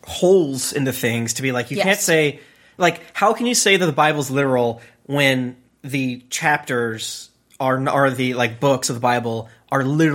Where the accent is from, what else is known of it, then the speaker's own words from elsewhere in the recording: United States; the thing that is really frustrating as an American former Christian